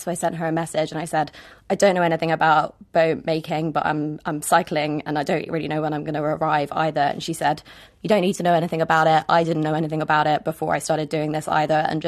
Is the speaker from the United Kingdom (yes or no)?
yes; England, United Kingdom; moved away as an adult; now in Ireland; I'd always taken those things totally for granted growing up in England